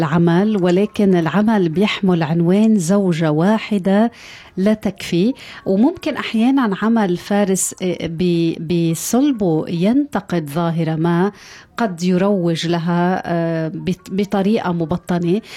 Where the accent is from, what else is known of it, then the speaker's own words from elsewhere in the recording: Lebanon; والخطر جدا ويلي أتكلم عنه كلبنانية